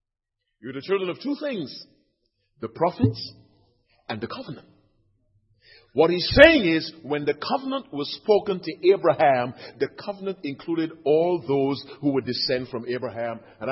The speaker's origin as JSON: {"language": "English", "region": "Michigan", "country": "United States", "said": "I am a child of Jennifer Granholm, because she is the governor of Michigan. I am from Michigan."}